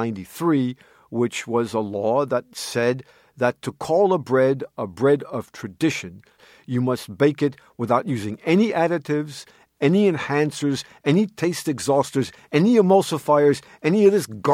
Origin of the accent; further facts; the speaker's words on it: United States; And it was very hard for me as an American.